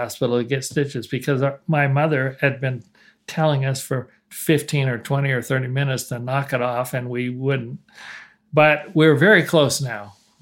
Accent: Eagle Rock, California, United States; I grew up in Eagle Rock, but our ward was a part of the Glendale Stake in Southern California.

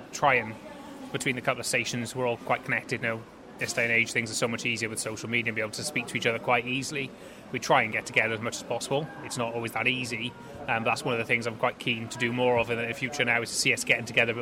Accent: Barry, Wales, United Kingdom; when you say where you're from, people go, oh, I'm from Barry. Oh, Gavin and Stacey, Barry.

